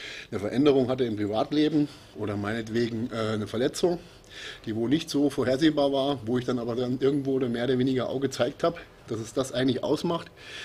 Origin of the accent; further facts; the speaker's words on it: Bavaria, Germany; In Bayern sagt es bei uns da, wo ich herkomme, ist es mittlerweile so, da kriegst du an jeder Metzgerei oder an jeder Ecke eine schöne Leberkässemmel, ne, und eine Wurstsemmel.